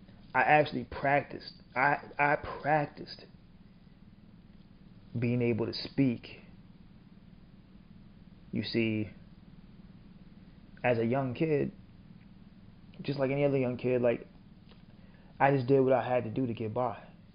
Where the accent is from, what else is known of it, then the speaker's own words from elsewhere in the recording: Northeast, United States; I was born and raised in the Northeast of the United States, but my family is deep-rooted in the South, Southeast.